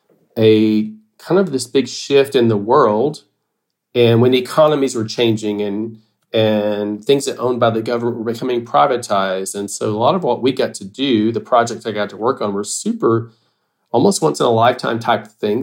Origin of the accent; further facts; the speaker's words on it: Deep South, United States; And I grew up in the Bible Belt in the Deep South. And so there's a church on every corner.